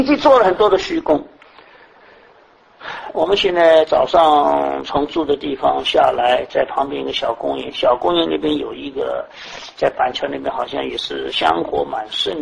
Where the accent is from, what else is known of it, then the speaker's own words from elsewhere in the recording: Shanghai, China; 我们上海人说：“拉犁头的儿子自己的好。”